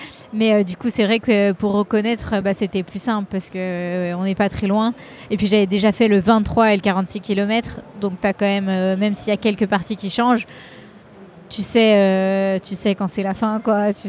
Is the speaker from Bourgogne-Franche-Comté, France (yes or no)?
no; Lyon, Auvergne-Rhône-Alpes, France; je suis lyonnaise.